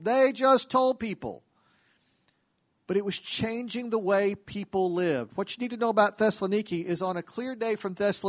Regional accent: Lubbock, Texas, United States; When I was growing up in Lubbock, we had field trips to Prairie Dog Town on the edge of Lubbock.

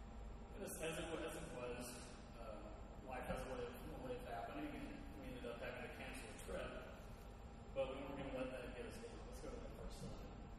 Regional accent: San Angelo, Texas, United States; I started off 2018, June, with a visit to my hometown of San Angelo. For those who don't know where it is, it's about 6 hours due west of here.

